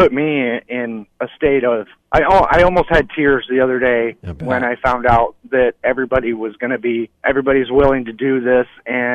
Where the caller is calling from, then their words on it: Ames, Iowa, United States; I'm in Ames right now.